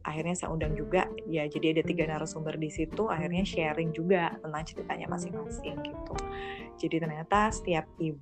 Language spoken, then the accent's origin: Indonesian; Purwokerto, Central Java, Indonesia; setelah itu tiba-tiba aku pulang ke Purwokerto nih, ke kampungku gitu.